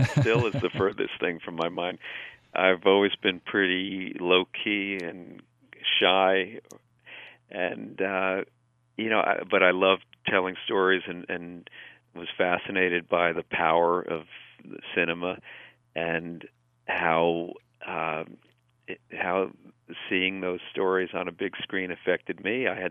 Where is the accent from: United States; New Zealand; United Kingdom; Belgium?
United States; East Coast; I grew up in on the East Coast, outside New York, in a diverse community during a diverse during a challenging time in the 60s and 70s